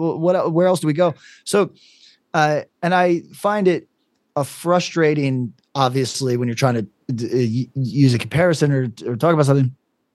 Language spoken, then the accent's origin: English; East Coast, United States; sorry, miss, I'm from the East Coast. We just call everybody Spanish.